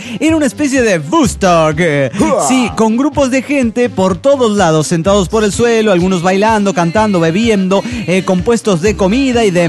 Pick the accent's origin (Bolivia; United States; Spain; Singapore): Bolivia; Cochabamba; de Cochabamba, Bolivia.